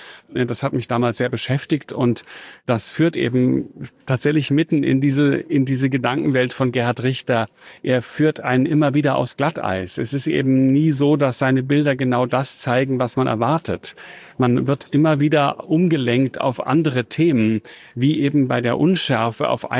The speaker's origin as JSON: {"language": "German", "town": "Munich", "region": "Bavaria", "country": "Germany", "tie": "born or raised there", "said": "Also ich bin in München aufgewachsen"}